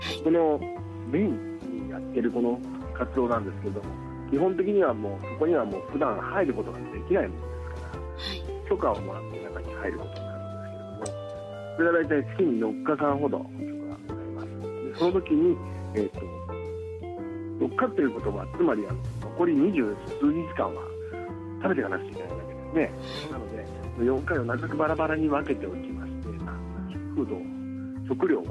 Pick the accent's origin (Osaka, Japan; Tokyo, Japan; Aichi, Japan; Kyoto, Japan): Aichi, Japan; Nagoya; もともと私は名古屋で生まれて、名古屋育ちでずっと名古屋に住んで